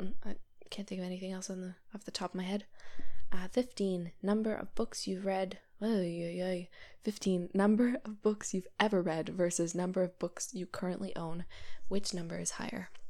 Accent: Canada; So I'm from Canada. And you probably gathered that from my accent.

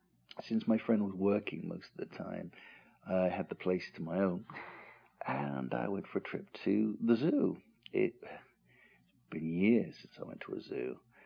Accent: England, United Kingdom; I'm an Englishman. I know what rain is like, but this is like no kind of rain I have ever seen.

